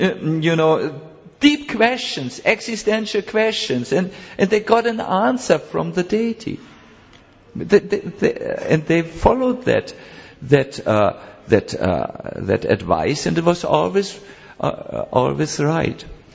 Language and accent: English; Germany; I'm a person from Germany, huh?